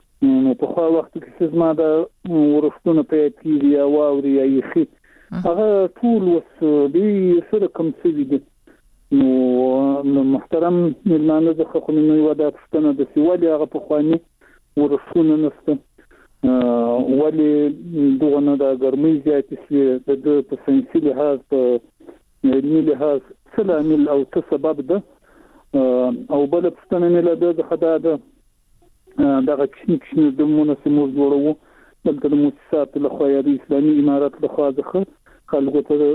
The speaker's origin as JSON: {"language": "Pashto", "town": "Shajoy", "region": "Zabul", "country": "Afghanistan", "said": "توخي هم د زابل ولایت شاجیل ولسوالي."}